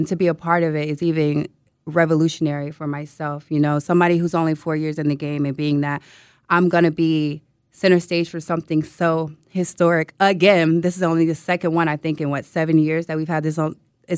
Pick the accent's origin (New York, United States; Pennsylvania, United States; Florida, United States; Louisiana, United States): Florida, United States; Vero Beach; I'm from Vero Beach, Florida. You know, it's not a place that wrestling is anywhere close.